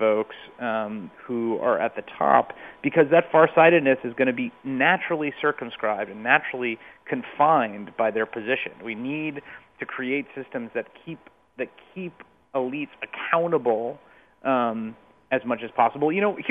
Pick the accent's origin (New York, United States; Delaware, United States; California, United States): New York, United States; Bronx; I come from the Bronx, where my dad was a community organizer